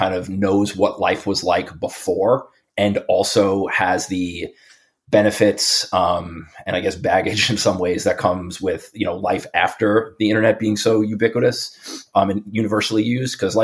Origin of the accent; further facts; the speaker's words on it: Bay Shore, New York, United States; I'm pretty sure all of us are born and raised on Long Island. Okay. Yeah. I was born in Bayshore, New York, in Suffolk County. Lived there until about sixth grade.